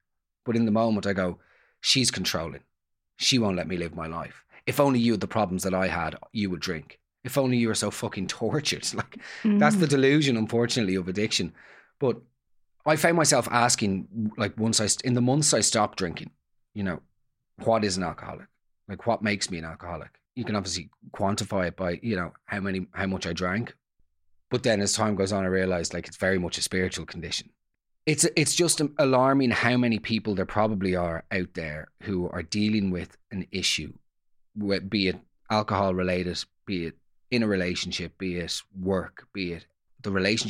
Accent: Dublin, Leinster, Ireland; I grew up in Dublin.

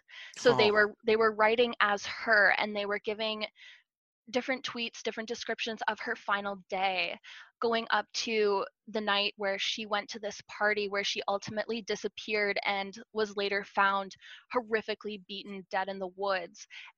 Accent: Ninette, Manitoba, Canada; the documentary is about the history of a sanatorium that was in my hometown of Ninette, Manitoba.

